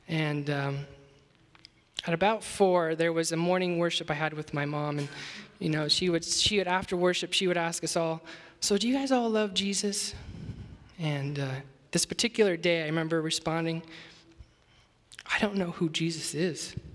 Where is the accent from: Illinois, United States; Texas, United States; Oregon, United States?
Oregon, United States; I'm from Oregon, so I'm an Oregon boy.